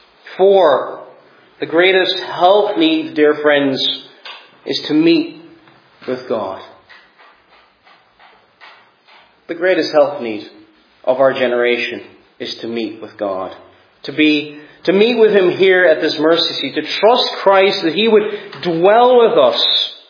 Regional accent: Cork, Munster, Ireland; I'm from Cork originally

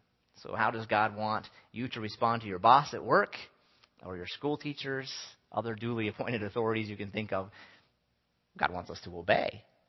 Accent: United States; You know, as an American, I have a right to quit whenever I want to.

